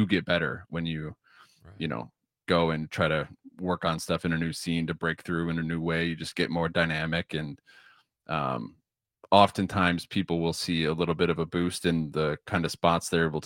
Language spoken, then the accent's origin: English; Kenosha, Wisconsin, United States; Yeah, I grew up in Kenosha. So then I went to UW-Madison for college, and I started doing stand-up in my fifth year.